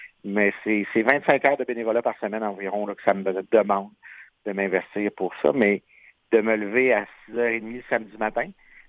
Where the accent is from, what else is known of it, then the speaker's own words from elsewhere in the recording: Saguenay, Quebec, Canada; also born or lived in Montreal; j'ai tellement déménagé entre Montréal et le Saguenay qu'à un moment donné, mes racines sont où, je les cherche, mais je suis natif du Saguenay.